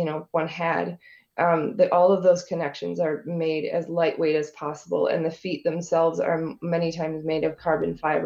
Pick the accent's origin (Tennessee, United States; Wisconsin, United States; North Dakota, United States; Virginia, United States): Wisconsin, United States; Neenah; Calling from my hometown, actually, of Neenah.